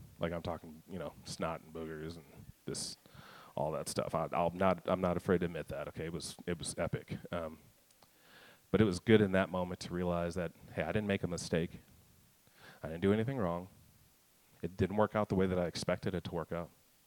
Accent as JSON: {"language": "English", "region": "Kansas", "country": "United States", "said": "I'm from Kansas. I live in Kansas City."}